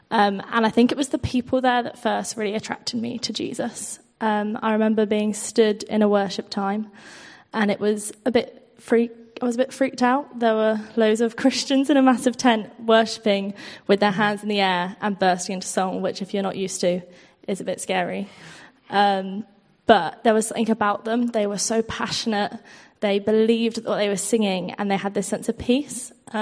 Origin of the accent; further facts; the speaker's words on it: Bristol, South West England, United Kingdom; now in Leeds, United Kingdom; I'm a first-year student studying at the University of Leeds. I'm studying social work, and I'm from Bristol.